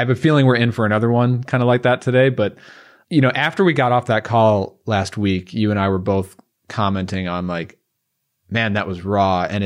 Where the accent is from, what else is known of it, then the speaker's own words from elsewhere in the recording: New York, United States; especially in New York, which I'm from New York and I feel it just like everybody else